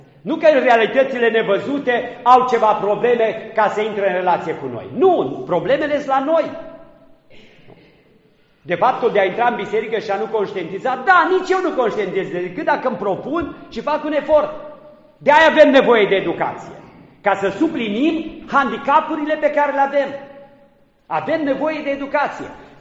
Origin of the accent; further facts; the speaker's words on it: Romania; Deci noi toți ne numim oameni, suntem români, vorbim românește, noi suntem români, nu?